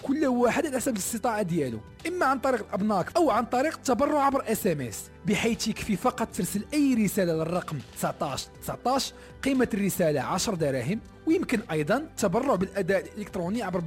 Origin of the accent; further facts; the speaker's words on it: Morocco; خاصنا كاملين كمغاربه نطبقوا قواعد السلامه المنصوص عليها